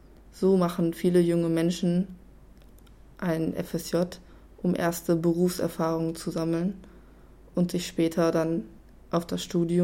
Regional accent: Aachen, North Rhine-Westphalia, Germany; ich komme aus Aachen.

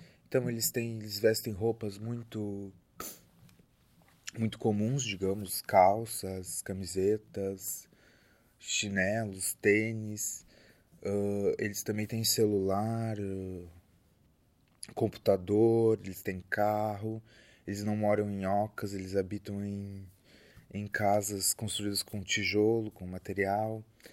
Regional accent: Brazil; a cultura indígena, que é muito presente na região de onde eu venho, no Brasil.

